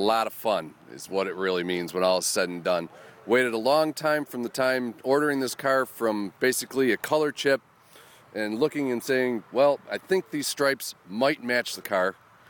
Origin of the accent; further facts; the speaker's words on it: Buffalo, New York, United States; from Buffalo.